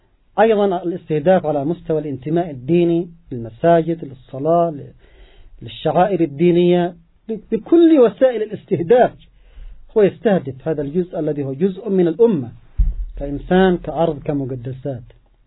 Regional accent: Yemen; ونحن كشعب يمني نعيش معاناة الوضع الاقتصادي

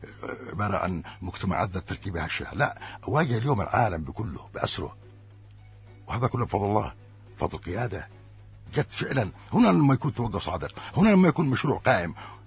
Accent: Yemen; أقول هذه العبارة أنا يمني لا أعيش إلا بعزة وكرامة

